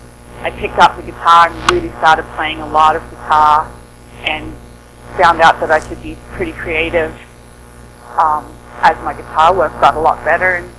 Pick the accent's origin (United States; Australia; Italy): Australia; now in Canada; because I grew up in Australia, on the east coast of Australia.